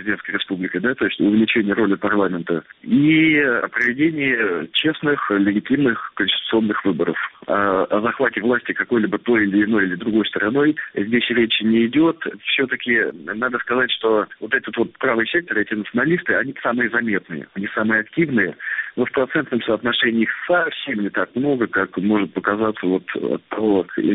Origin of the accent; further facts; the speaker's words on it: Moscow, Russia; Я говорю, что я москвич, я москаль, вообще никаких вопросов, абсолютно.